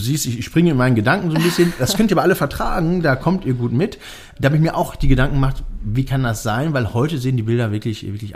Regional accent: Cologne, North Rhine-Westphalia, Germany; wir kommen ja aus Köln

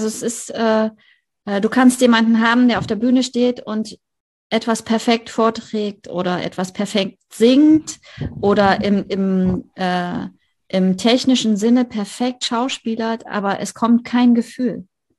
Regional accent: East Germany, Germany; Ich komme ja aus dem Osten, ich darf das sagen.

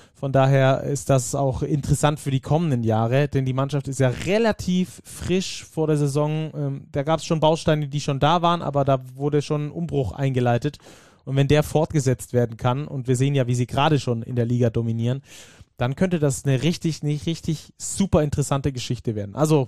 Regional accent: Oldenburg, Lower Saxony, Germany; also als Oldenburger wird mich das, glaube ich, noch viel fuchsiger machen

